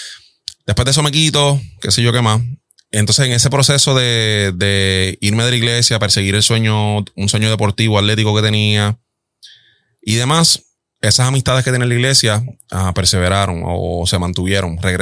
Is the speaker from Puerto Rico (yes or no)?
yes; Puerto Rico; en Puerto Rico, de donde yo soy natal